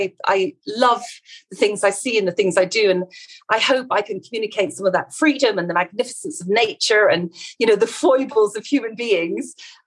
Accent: Edinburgh, Scotland, United Kingdom; now in Morocco; I'm actually from Scotland, I'm from Edinburgh, but I came to Morocco in 2014

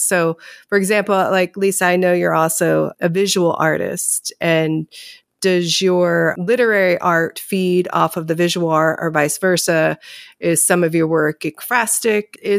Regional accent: the South, United States; I grew up in the South, and there's a lot to be dealt with there.

